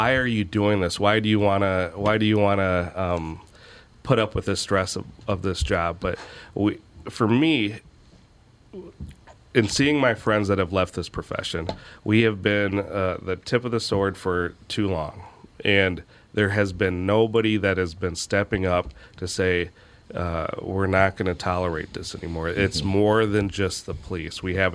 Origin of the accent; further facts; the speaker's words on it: India; born there; moved away; I'm adopted from India.